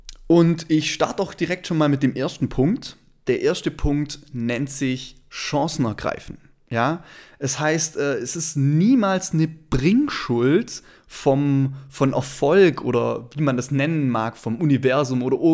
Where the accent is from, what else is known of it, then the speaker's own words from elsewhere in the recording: Baden-Württemberg, Germany; accent: Swabian; Deswegen achte nicht groß auf meinen Dialekt, wie man es hört. Ich komme aus dem schönen Schwabenland und ich kann es auch nicht ganz ablegen